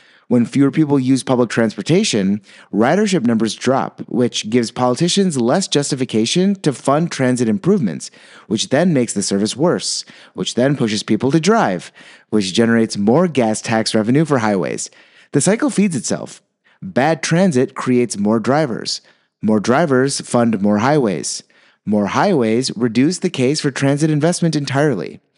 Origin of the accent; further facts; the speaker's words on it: Wisconsin, United States; I'm born and raised in Wisconsin, and you can't really ride a scooter year-round.